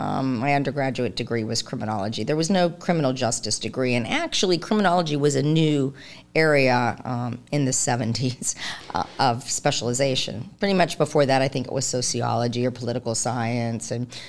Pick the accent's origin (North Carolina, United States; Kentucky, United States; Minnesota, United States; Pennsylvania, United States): Pennsylvania, United States; because I grew up in Western PA.